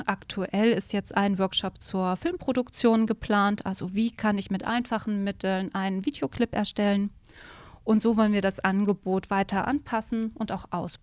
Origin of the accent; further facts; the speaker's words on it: Thuringia, Germany; born there; Ich bin gebürtige Thüringerin. Ich habe in Jena studiert, nämlich Volkskunde Kulturgeschichte.